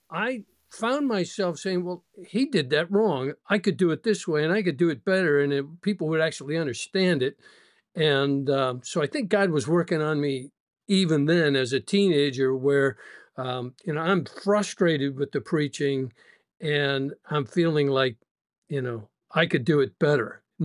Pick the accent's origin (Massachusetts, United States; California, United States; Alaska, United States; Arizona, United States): Massachusetts, United States; Malden; I was at Maplewood Baptist in Malden. Obviously, you know where that is. Growing up in Malden.